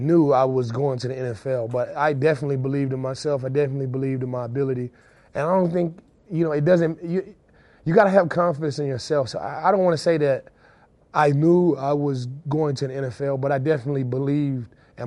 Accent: DeSoto, Texas, United States; First and foremost, I'm a Texan. I'm a Texan through and through. And to be here from DeSoto, small town in Texas

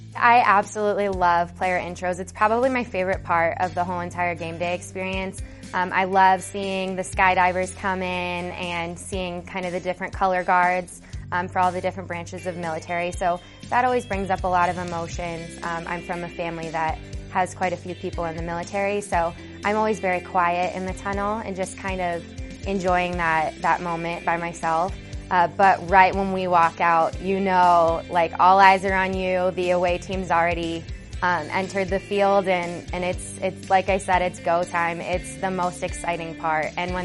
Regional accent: Yardville, New Jersey, United States; I'm from Yardville, New Jersey, and this is my fourth season as a Denver Broncos cheerleader.

